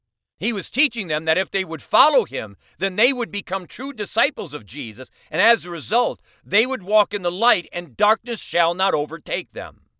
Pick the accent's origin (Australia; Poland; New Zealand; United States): United States; Michigan; I grew up in Michigan where half of the days of the year are overcast.